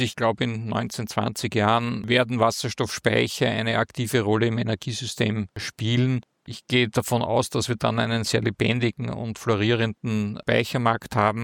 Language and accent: German; Austria; Also das ist gerade eine Diskussion bei uns in Österreich